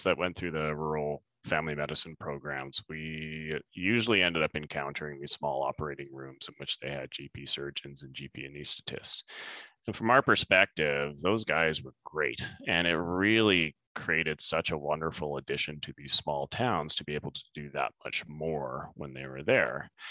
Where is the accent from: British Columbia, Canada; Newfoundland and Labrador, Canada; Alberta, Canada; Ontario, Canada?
British Columbia, Canada; Oliver; So I grew up in Oliver, BC.